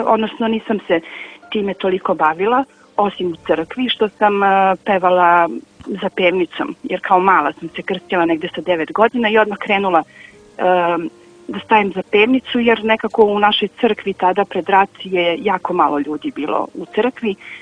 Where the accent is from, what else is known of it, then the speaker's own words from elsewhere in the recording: Mladenovac, Belgrade, Serbia; now in Valjevo, Serbia; ja dolazim iz Šumadijske eparhije iz Mladenovca u Valjevo